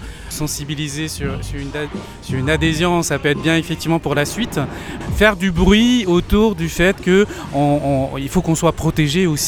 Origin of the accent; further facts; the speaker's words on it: Sète, Occitanie, France; je viens de Sète.